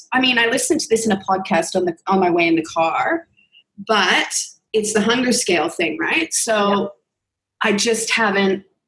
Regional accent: Canada; now in Australia; but I'm originally Canadian

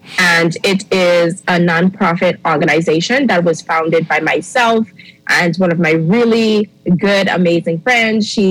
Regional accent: Bahamas; also born or lived in Haiti; now in Canada; I like to refer to myself as a Bahamian, even though I don't have the papers to show it. But I was raised in the Bahamas, born in Haiti, and I now live in Canada.

